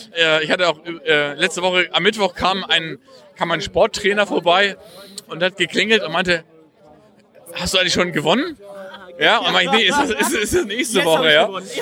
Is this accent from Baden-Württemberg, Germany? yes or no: no; Hamburg, Germany; born there; now in Munich, Germany; Ich bin in Hamburg geboren und habe meine Familie in Hamburg, meine Schwester lebt da, meine Familie lebt da.